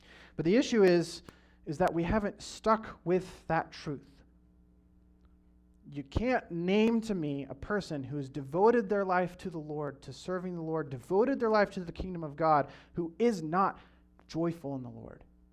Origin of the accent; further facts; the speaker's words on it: California, United States; I grew up in the Central Valley near Fresno. We have good Mexican food in the Central Valley, and I grew up hating Mexican food.